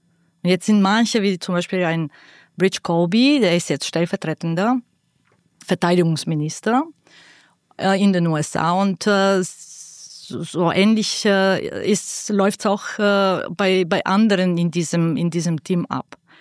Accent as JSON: {"language": "German", "town": "Sofia", "region": "Sofia City", "country": "Bulgaria", "tie": "born or raised there", "said": "Dort geboren, dort groß geworden."}